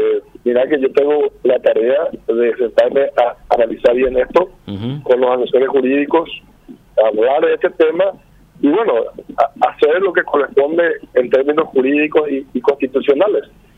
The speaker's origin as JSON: {"language": "Spanish", "country": "Paraguay", "said": "todos como ciudadanos paraguayos, seamos senadores, diputados, estamos obligados a ponernos a disposición de la justicia"}